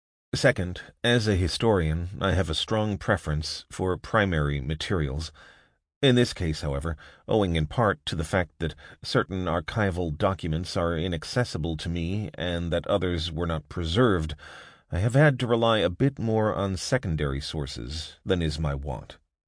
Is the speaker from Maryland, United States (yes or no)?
no; Newark, New Jersey, United States; The list also includes my hometown of Newark, New Jersey, which boasted a flourishing Jewish community of about 60,000 souls when I grew up there in the 1950s and 1960s.